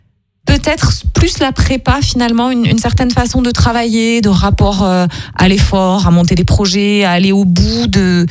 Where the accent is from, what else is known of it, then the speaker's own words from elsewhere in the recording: Occitanie, France; Moi, je suis des Cévennes, un petit village à côté des Cévennes.